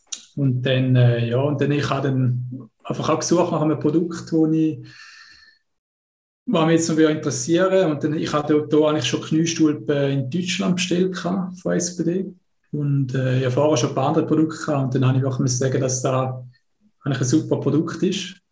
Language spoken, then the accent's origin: German; Oberbüren, St. Gallen, Switzerland; ich komme aus der Ostschweiz, schönen Kanton St. Gallen, aus Oberbüren.